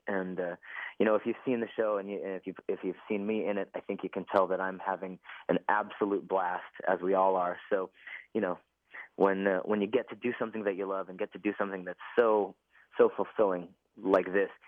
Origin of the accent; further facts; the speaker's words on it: Seattle, Washington, United States; I grew up in Seattle, so, you know, you go looking for a flannel.